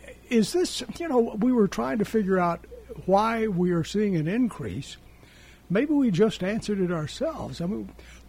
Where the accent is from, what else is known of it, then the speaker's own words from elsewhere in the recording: the South, United States; So if we goodness knows, and we're from the South, we eat too much fried food, things like that.